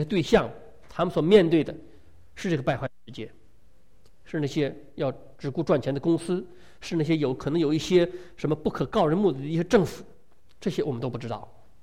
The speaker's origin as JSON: {"language": "Chinese", "country": "China", "said": "他知道我是中国人"}